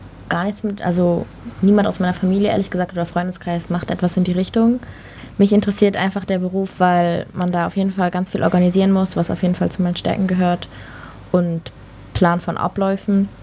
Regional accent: Hamburg, Germany; Ich bin 20 Jahre alt. Ich komme aus Hamburg.

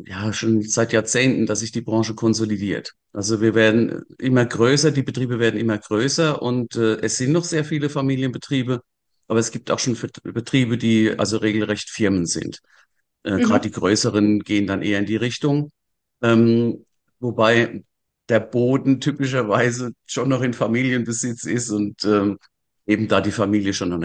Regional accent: Wachenheim an der Weinstraße, Rhineland-Palatinate, Germany; Aus Wachenheim an der Weinstraße.

